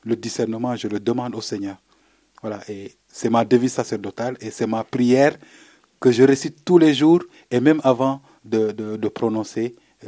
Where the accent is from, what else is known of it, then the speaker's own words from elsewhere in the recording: Fadiouth, Thiès, Senegal; Parce que chez nous au Sénégal, surtout dans mon village qui s'appelle Fadjout, l'île aux coquillages, les jeunes... ils ont un terrain de jeu